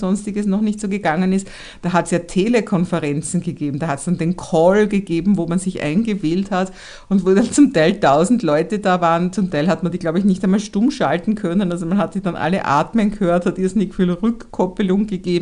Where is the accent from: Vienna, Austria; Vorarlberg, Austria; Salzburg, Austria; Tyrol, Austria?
Vienna, Austria; also so wie ich als Wienerin